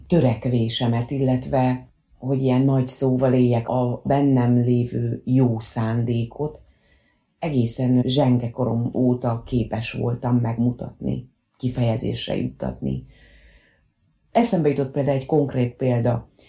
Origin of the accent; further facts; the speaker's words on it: Mosonmagyaróvár, Győr-Moson-Sopron, Hungary; moved away as an adult; now in Budapest, Hungary; Mosonmagyaróvár a szülővárosom, és ugye én itt éltem 18 éves koromig, utána kerültem el a tanulmányaim okán a fővárosba, de ugye a szüleim ott éltek, nekem az volt a haza, én oda jártam haza.